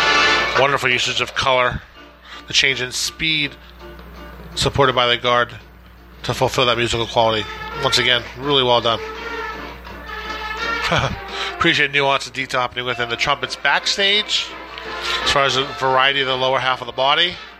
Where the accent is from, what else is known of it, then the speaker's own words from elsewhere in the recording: San Diego, California, United States; I'm from San Diego, California.